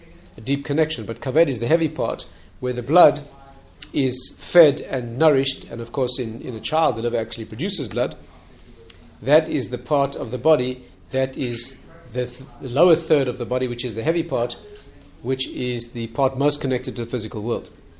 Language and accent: English; South Africa; If you have the privilege of being a South African and you've ever spent time in the wilds